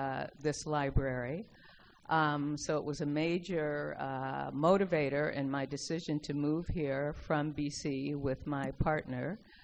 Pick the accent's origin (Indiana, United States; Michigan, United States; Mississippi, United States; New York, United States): Indiana, United States; Gary; moved away as an adult; also born or lived in Chicago; now in Nova Scotia, California, United States; I am not an African Nova Scotian. I was born in Chicago, raised in Gary, Indiana, home of the … I'm a dual citizen of Canada and the U.S., moved specifically to Nova Scotia 3 years ago